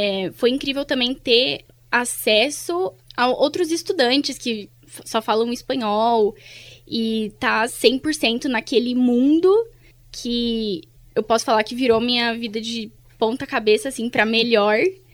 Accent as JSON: {"language": "Portuguese", "country": "Brazil", "said": "eu sou do Brasil"}